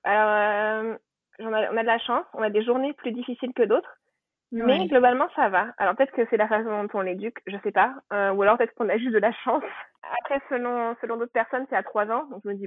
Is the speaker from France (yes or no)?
yes; France; je me sens pas que française, je me sens pas que italienne. Je suis un mélange des deux parce que j'ai la culture.